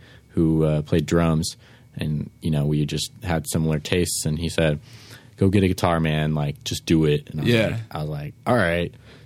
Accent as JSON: {"language": "English", "town": "San Francisco", "region": "California", "country": "United States", "tie": "born or raised there", "said": "I was born and raised in San Fran, in Bernal Heights, if you know where that is."}